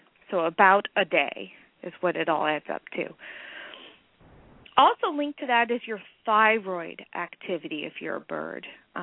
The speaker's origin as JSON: {"language": "English", "region": "California", "country": "United States", "tie": "born or raised there", "said": "Knowing that I grew up in California, we saw a lot of these in our backyard."}